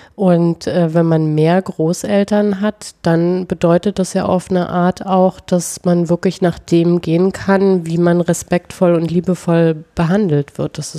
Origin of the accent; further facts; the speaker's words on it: Bavaria, Germany; ich bin ja in Bayern groß geworden, da sind die Großeltern jetzt auch noch.